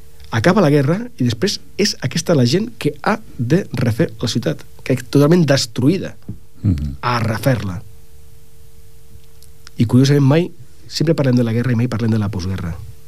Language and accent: Catalan; Ripollet, Catalonia, Spain; now in Barcelona, Spain; Encara sóc de Ripollet, encara ho sóc.